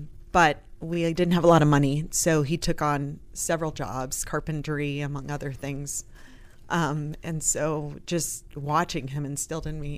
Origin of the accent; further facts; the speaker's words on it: Quad Cities, Illinois, United States; Originally from the Quad Cities, Illinois.